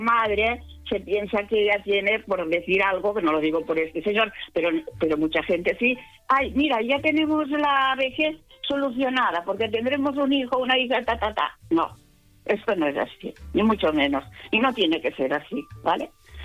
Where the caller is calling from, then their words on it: Tarragona, Catalonia, Spain; soy corresponsal de Tarragona